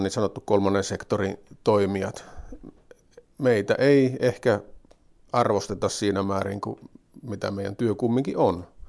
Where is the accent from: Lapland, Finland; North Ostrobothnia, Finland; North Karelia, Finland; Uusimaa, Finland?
North Ostrobothnia, Finland; Haapajärvi; Kyllä, me ollaan Pohjois-Pohjanmaalta, joo.